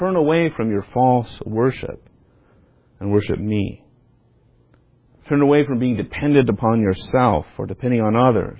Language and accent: English; Seattle, Washington, United States; Not a drizzle like where I grew up in Seattle.